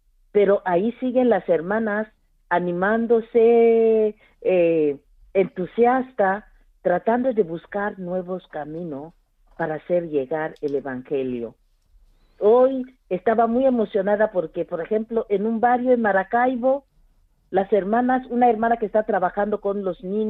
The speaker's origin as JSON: {"language": "Spanish", "country": "DR Congo", "also_born_or_lived": "Venezuela", "moved": "as an adult", "lives_now": "Spain", "said": "Yo soy del Congo. Nací en África, República Democrática del Congo. Viví, bueno, cuando entré en las misioneras me mandaron a Venezuela y ahí he estado más de casi 30 años y desde 2015 estoy aquí"}